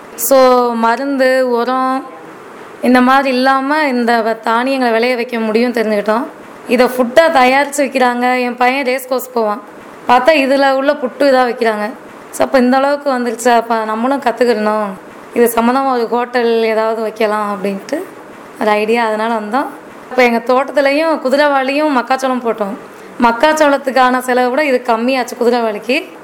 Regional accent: Perungamanallur, Tamil Nadu, India; now in Madurai, India; மதுரை மாவட்டத்திலிருந்து வந்திருக்கேன். எங்கள் சொந்த ஊர் பெருங்காமநல்லூர். நாங்கள் வந்து விவசாயி தான். ஆக்சுவலாக பிள்ளை படிக்கிறதுக்காக மதுரைக்கு வந்திருக்கோம்.

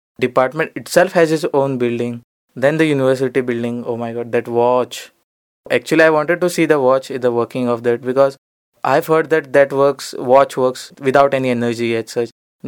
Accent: Goa, India; I am basically from Goa.

